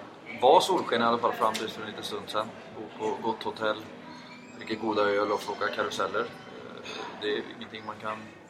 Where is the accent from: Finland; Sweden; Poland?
Sweden; Trollhättan, Västra Götaland County; jag är från Trollhättan, en lite mindre håla, lite norr om.